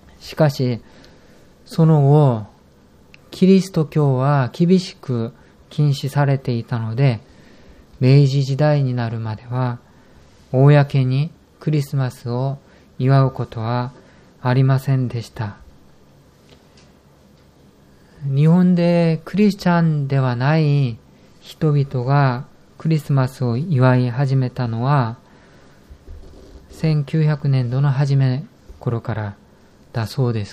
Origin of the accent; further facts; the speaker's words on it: South Korea; Japanese is a second language; 私の生まれ育った韓国は日本と風習というか文化において似ているところが多いんですけれど、